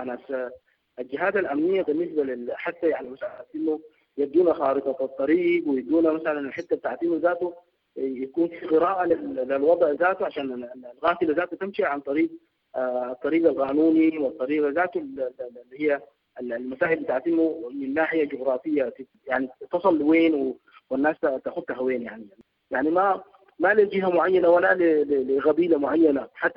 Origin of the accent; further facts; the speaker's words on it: Khartoum, Sudan; ونحن مما قمنا وتربينا يعني لقينا انه نحن تربينا في الخرطوم يعني في الامتداد